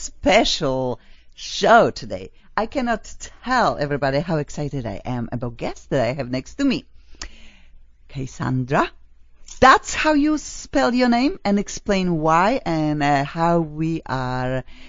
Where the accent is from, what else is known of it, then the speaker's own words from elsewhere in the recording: Poland; accent: Polish; English is a second language; now in United States; Mine is Polish and I cannot get rid of my accent. I am here almost in America 23 years, and I think I speak better and better.